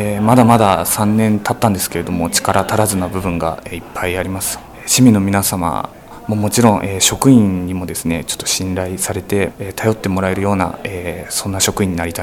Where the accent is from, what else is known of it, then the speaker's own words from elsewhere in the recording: Tsujido, Kanagawa, Japan; いや、出身は辻堂です。